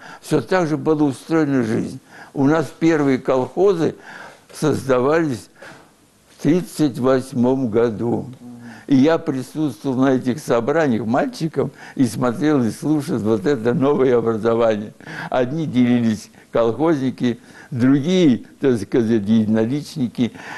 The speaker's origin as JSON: {"language": "Russian", "region": "Moscow", "country": "Russia", "tie": "born or raised there", "said": "я московский житель, родился в Москве"}